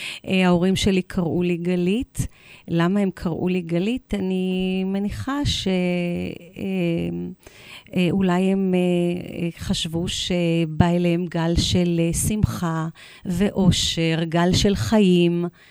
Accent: Holon, Tel Aviv District, Israel; moved away as an adult; now in Rishon LeZion, Israel; נולדתי בישראל. אני ילידת העיר חולון. כאשר בגיל 30 עברתי לראשון לציון, ומאז אני שם אוטוטו 30 שנים. כלומר, אני מתקרבת ל-59

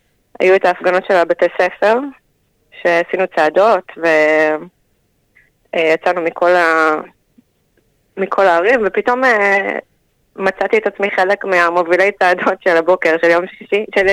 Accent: Ofakim, Southern District, Israel; also born or lived in United States; now in Hod HaSharon, Israel; אני בעצם במקור מאופקים. עברתי לפה עם בעלי לפני 3 שנים, אחרי שהיינו גם בארצות הברית 5 שנים מהעבודה שלי, וגם היינו בתורן.

